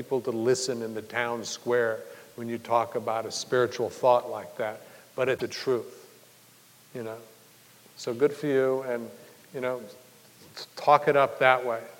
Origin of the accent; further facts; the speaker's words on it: Arizona, United States; That's how I grew up around the Hopi in Arizona